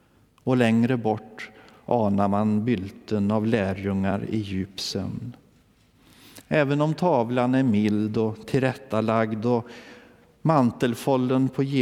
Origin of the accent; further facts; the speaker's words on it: Värmland, Sweden; I sydvästra Värmland, min hemtrakt